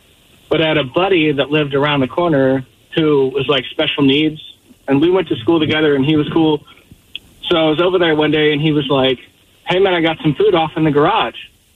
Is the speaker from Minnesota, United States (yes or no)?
no; Portland, Oregon, United States; So I grew up in Southeast Portland